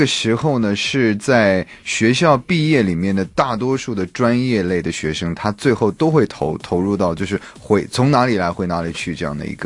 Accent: Shaanxi, China; 因为我老家是在陕西，

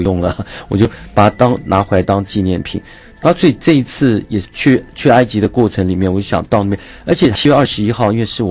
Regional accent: Taiwan; 潮州话呢这个潮汕语系潮州汕头语系跟闽南语跟我们台湾话是非常像的

